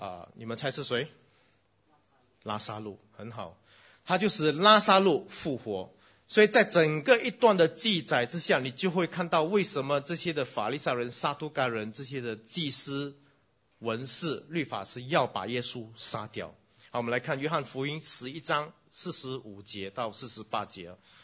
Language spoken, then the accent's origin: Chinese; Singapore; 我们新加坡人的话，我们的那个历史比较低一点呢，有点脱节。